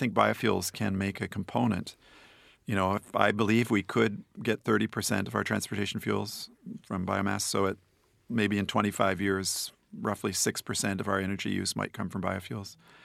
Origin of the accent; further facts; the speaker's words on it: United States; So, as an American, a profligate energy user, United States uses 25% of world energy.